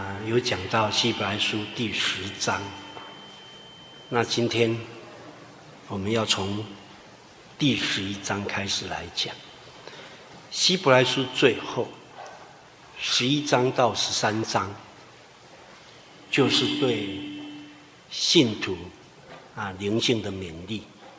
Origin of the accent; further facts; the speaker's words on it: Taiwan; 甚至我们台湾人也是一样啊